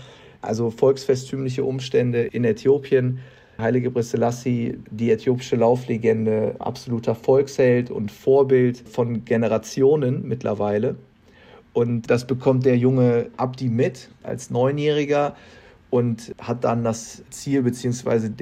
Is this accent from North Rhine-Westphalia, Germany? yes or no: yes; Krefeld, North Rhine-Westphalia, Germany; moved away as an adult; now in Munich, Germany; Ich bin ja auch aus meiner Heimatstadt Krefeld nach dem Abitur nach München, um hier zu studieren und Filmemacher zu werden.